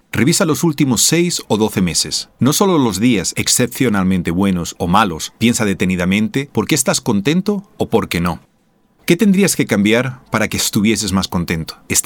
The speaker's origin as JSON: {"language": "Spanish", "country": "Spain", "said": "de España y te traigo una meditación"}